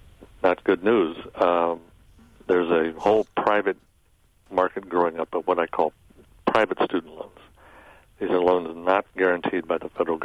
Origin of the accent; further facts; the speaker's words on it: Kansas City, Missouri, United States; I grew up in Kansas City and worked my way through college.